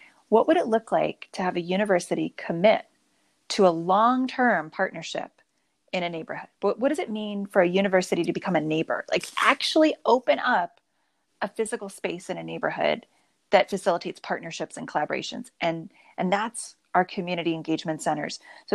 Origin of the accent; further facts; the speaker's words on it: Texas, United States; now in Pittsburgh, United States; And I hail from Texas. So I hail from the land of y'all, and I landed in the land of yins.